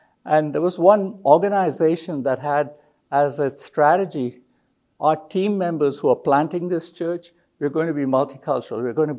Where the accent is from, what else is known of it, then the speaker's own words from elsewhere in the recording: India; moved away as an adult; now in United States; And I grew up in India till I was 27 and came to the United States to do a master's in business administration.